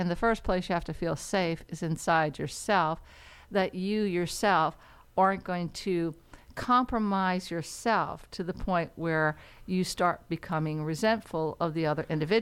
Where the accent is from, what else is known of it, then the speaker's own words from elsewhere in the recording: the South, United States; I'm from the South.